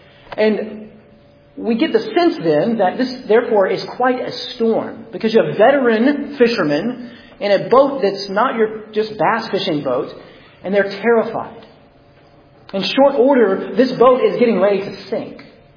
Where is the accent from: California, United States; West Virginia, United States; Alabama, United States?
Alabama, United States; places like my home state in Alabama.